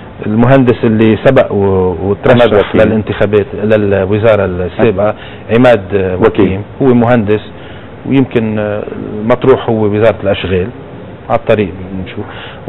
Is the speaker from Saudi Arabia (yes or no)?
no; Lebanon; ونحن بنعرف باي مشكله يمكن اقليميه او كذا تنعكس عندنا بلبنان